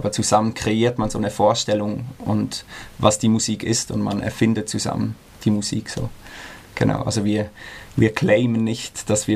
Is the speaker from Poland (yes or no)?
no; Basel, Basel-Stadt, Switzerland; Ja, ich komme aus Basel